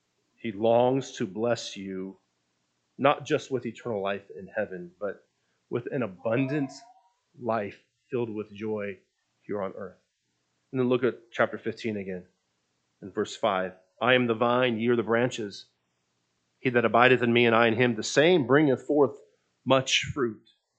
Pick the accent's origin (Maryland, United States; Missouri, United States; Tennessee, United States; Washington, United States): Washington, United States; Renton; I grew up in Washington State. Near our house in Renton, there was a blueberry patch.